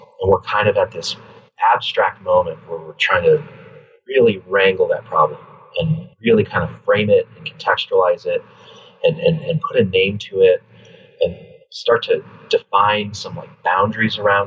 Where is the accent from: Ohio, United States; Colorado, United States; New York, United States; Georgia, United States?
Colorado, United States; also born or lived in Los Angeles; I'm originally from the West. I grew up in Colorado. I actually lived in LA for about 12 years.